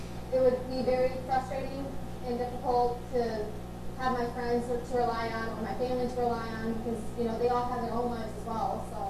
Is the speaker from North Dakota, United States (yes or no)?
no; Ogdensburg, New York, United States; I'm from Ogdensburg, New York.